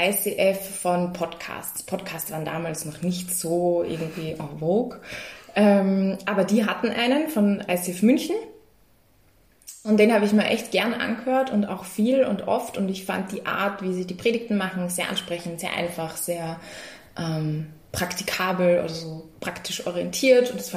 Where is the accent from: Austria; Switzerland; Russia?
Austria; Upper Austria; ich komme aus Oberösterreich, finde ich irgendwie in Linz vielleicht schon auch mehr, aber dann im Mühlviertel, das ist nicht präsent.